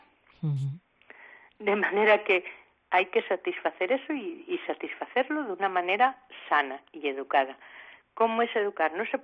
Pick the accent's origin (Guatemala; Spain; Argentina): Spain; Salas, Asturias; yo lo cogí de mi pueblo, de las guisanderas que había en la parroquia de Mayesa en Salas